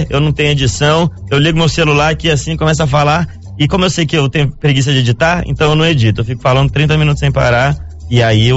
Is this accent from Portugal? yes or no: no; Belém, Pará, Brazil; now in São Paulo, Brazil; Eu vim de Belém, tava lá em São Paulo pedindo pra fazer show.